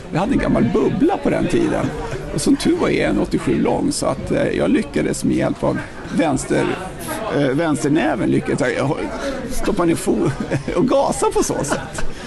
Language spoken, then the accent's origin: Swedish; Täby, Stockholm County, Sweden; also born or lived in United States; jag är faktiskt född i USA, men jag har svenska föräldrar och flyttade till Stockholm och Täby, och är uppväxt i Täby